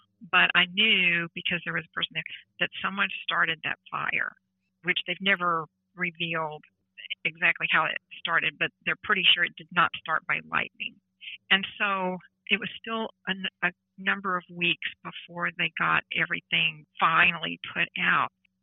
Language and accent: English; Bryan, Texas, United States; I drove to my hometown of Bryan and came back and that was, you know, to see my dad.